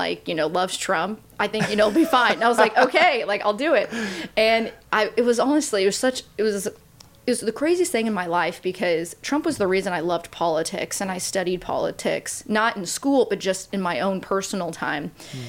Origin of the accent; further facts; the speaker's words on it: Sturtsville, Missouri, United States; I went to Sturtsville. I grew up in Sturtsville, then went to St. Joe Christian, of course, Missouri Western.